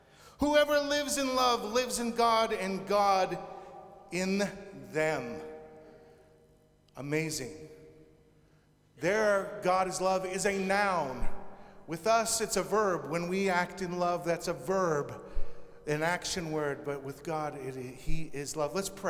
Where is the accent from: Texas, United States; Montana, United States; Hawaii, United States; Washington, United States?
Washington, United States; moved away as an adult; also born or lived in Ventura, California; now in Scotland; I've been living in Scotland for the last 30-some-odd years, but I come from Washington State initially, and then I moved to Ventura, California